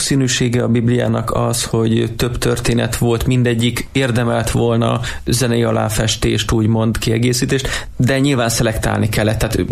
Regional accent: Eger, Heves, Hungary; ugye egriként tudtam, hogy a bazilikának felújítása már akkor elkezdődött

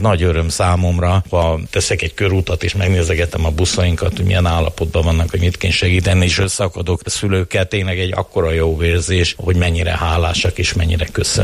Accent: Southern Slovakia, Slovakia; állítom felvidéki magyarként, és állítom úgy, hogy már iskolába jártam

